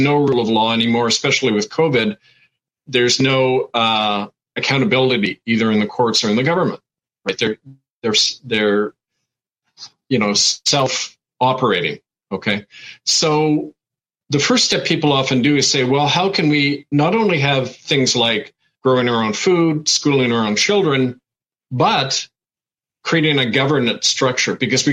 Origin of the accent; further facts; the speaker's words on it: Winnipeg, Manitoba, Canada; I grew up in Winnipeg around a lot of Native people